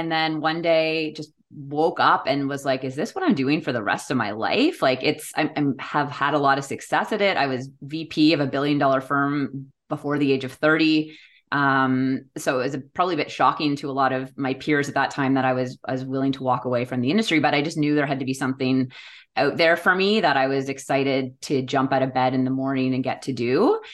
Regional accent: Toronto, Ontario, Canada; I feel like a bad Canadian, but it wasn't coursing through my blood. You know, I grew up in Toronto.

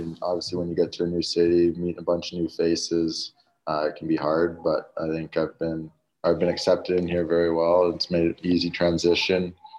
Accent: North Vancouver, British Columbia, Canada; Obviously, growing up, you're just outside of the city, but you still kind of have that big city feel

